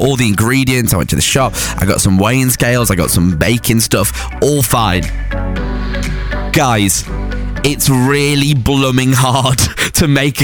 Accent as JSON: {"language": "English", "town": "Preston", "region": "North West England", "country": "United Kingdom", "said": "Anyway, I'm from Preston, and the most Preston thing happened ever."}